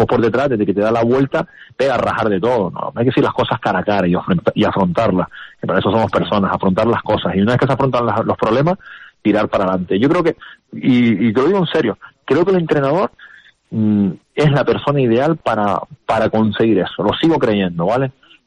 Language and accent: Spanish; Canary Islands, Spain; Soy Gran Canario, vivo por el Gran Canaria.